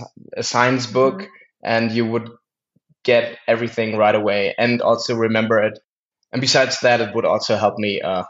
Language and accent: English; Cologne, North Rhine-Westphalia, Germany; I was with my family. I was a teenager here in my hometown, Cologne.